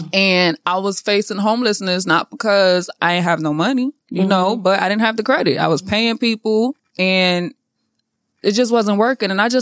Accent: New York City, New York, United States; now in Atlanta, United States; I am from New York. So I'm a New Yorker. I'm from the Bronx. You know, New York raised me. Atlanta pays me.

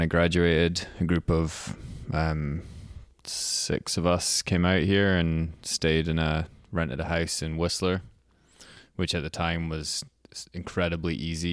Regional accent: Scotland, United Kingdom; moved away as an adult; now in Canada; So I'm from Scotland originally, and I moved over to Canada. I went to university in Scotland

